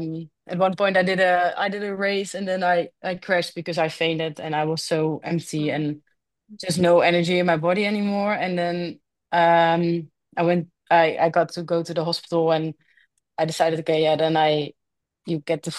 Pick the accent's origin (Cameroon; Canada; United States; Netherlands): Netherlands; English is a second language; because I'm from the Netherlands, so the winters are shitty, like with rain and cold